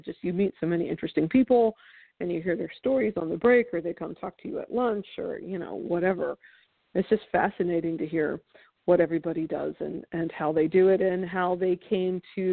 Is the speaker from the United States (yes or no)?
yes; New York, United States; Being a New Yorker, I'm a little more blunt.